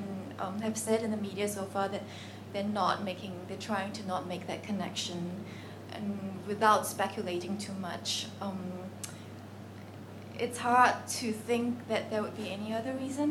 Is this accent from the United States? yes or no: no; Singapore; and I come from Singapore where the press is very different from what it is here